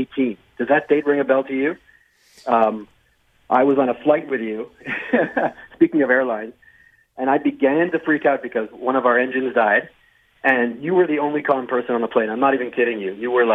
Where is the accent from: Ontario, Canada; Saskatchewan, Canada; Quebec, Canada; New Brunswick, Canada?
Quebec, Canada; Montreal; now in New York City, United States; I'm originally from Montreal, so I love to listen to CJAD